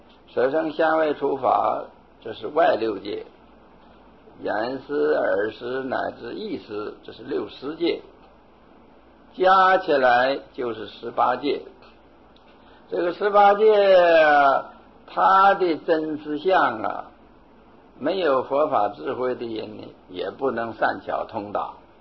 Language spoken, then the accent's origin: Chinese; China; 这个我们中国人啊，就是中国哲学啊